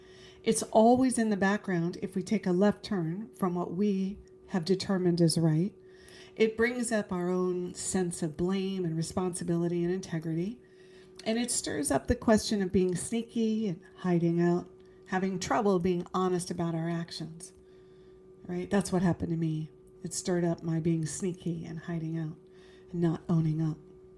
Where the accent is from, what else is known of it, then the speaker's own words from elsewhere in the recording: Arizona, United States; Yeah, I grew up in Arizona.